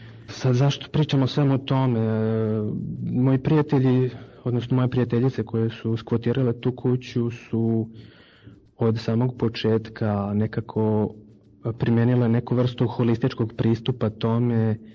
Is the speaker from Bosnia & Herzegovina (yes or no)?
yes; Bosnia & Herzegovina; also born or lived in Serbia / Pančevo; now in Paris, France; rođen sam u Jugoslaviji, odrastao sam u Bosni i Srbiji, živeo sam u Pančevu duži niz godina, poslednjih 5 godina živim u Parizu, u Francuskoj.